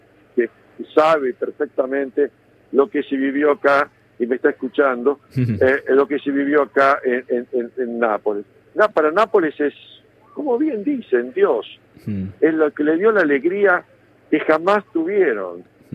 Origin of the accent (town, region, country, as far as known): Argentina